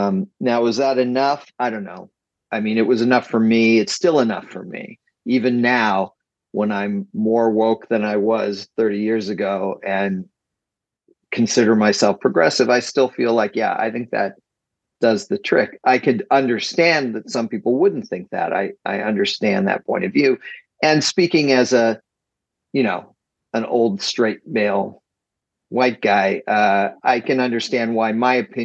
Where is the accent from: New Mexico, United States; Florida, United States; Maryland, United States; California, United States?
California, United States; Woodland Hills; But I grew up on Queen Florence Lane in Woodland Hills, California.